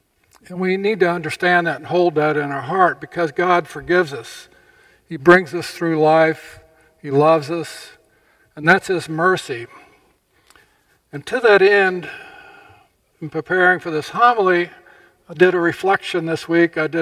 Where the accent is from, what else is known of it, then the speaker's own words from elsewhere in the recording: Louisiana, United States; I grew up in Louisiana. I was a Southern Baptist.